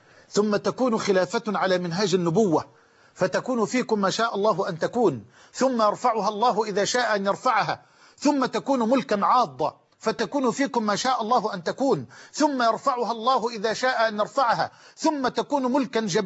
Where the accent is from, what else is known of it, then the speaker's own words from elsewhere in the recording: Egypt; وأسأل الله سبحانه وتعالى أن يجعل بلدنا مصر أمنا أمانا سخاء رخاء.